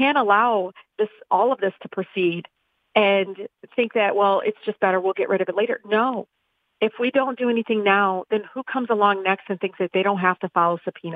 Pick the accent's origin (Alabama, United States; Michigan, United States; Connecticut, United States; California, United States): Michigan, United States; Detroit; I grew up in Southwest Detroit, where I have 20 different ethnicities.